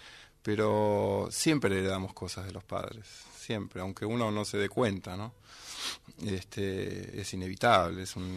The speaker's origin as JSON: {"language": "Spanish", "region": "Buenos Aires", "country": "Argentina", "tie": "born there", "said": "Yo nací en Buenos Aires, sí."}